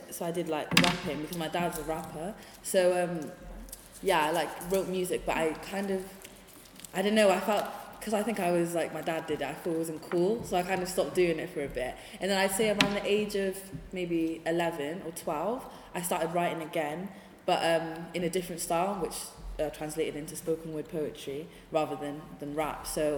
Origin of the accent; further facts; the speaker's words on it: Cardiff, Wales, United Kingdom; I'm from Cardiff. My background heritage is West African and Asian, but yeah, I grew up in Cardiff my whole life.